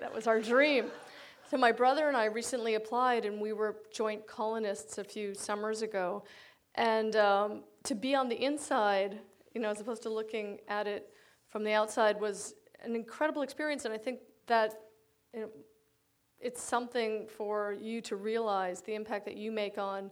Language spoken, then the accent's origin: English; Peterborough, New Hampshire, United States; I grew up in Peterborough, New Hampshire, which is the town that the McDowell colony is in. And we moved there because my father was a painter